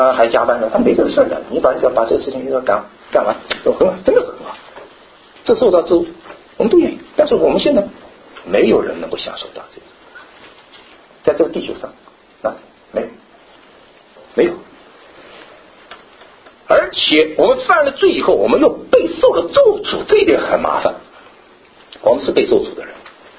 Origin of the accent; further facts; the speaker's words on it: China; 我们中国人有的时候也，有些人很相信虚空，有些人不太很相信虚空，就觉得这玩意太玄了。